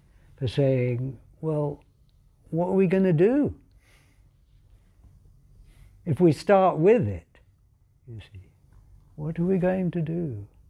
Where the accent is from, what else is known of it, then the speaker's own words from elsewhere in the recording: United Kingdom; Because I'm British and we like being close and we like to show our feelings.